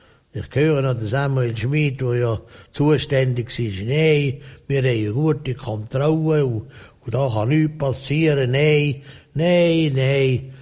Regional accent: Switzerland; das können wir Schweizer doch nicht. Für das sind wir Schweizer nicht gemacht.

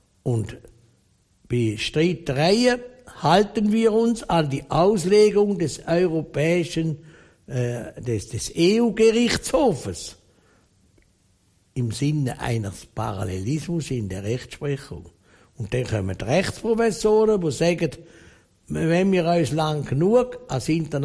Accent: Switzerland; Man kann, bei uns in der Schweiz kann man nicht in der direkten Demokratie ein Thema setzen, das kein ist.

